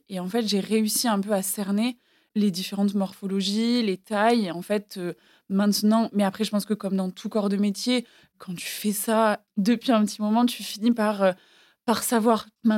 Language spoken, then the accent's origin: French; Toulouse, Occitanie, France; now in Paris, France; J'ai grandi à Toulouse.